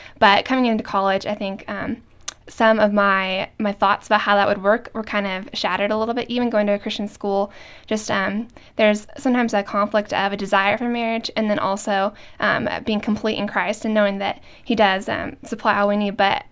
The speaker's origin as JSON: {"language": "English", "region": "California", "country": "United States", "said": "I am from California in the San Francisco Bay Area, and I've been attending Biola University down in L.A."}